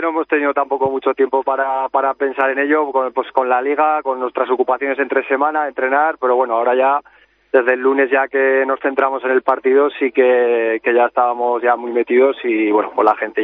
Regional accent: Zaragoza, Aragon, Spain; porque claro, casi todos somos de Zaragoza.

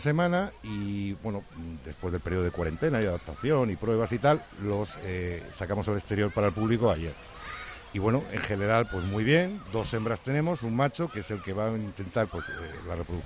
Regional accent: Burgos, Castile and León, Spain; Yo que soy de Burgos, pues soy de los peores adaptados aquí en Terra Natura

